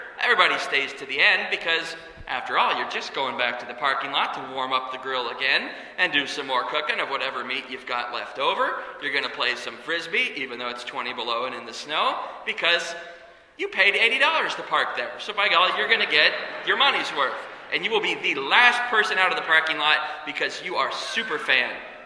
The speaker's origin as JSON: {"language": "English", "town": "Kansas City", "country": "United States", "tie": "born or raised there", "said": "I grew up in Kansas City. I love the Chiefs."}